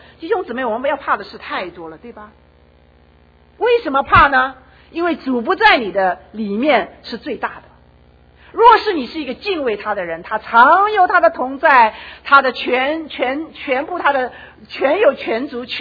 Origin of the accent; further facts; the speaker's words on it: China; 所以我们说这样的人在我们中国人说很不耻